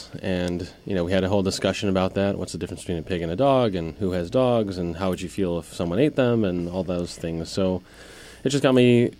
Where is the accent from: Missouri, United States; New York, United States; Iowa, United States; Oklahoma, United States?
New York, United States; Buffalo; I grew up with this particular palate in Buffalo, and you know, having German grandparents and. Growing up in Buffalo.